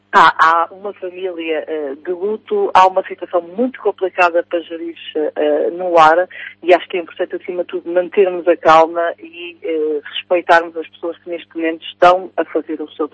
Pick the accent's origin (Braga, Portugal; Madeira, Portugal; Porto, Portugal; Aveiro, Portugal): Aveiro, Portugal; Ílhavo; born there; Sim, Ilhavo. Em Ilhavo.